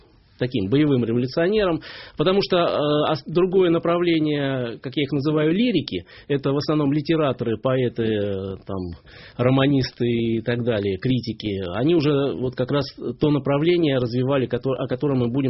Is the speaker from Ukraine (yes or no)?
no; Volgograd, Volgograd Oblast, Russia; в моем родном городе Царицыне